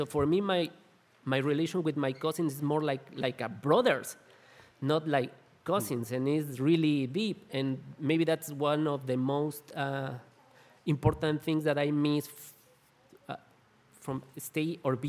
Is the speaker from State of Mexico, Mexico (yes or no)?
yes; Metepec, State of Mexico, Mexico; English is a second language; I grew up in a city called Metepec in Mexico, a medium city, maybe about 200,000 population and 2,600 meters over the sea.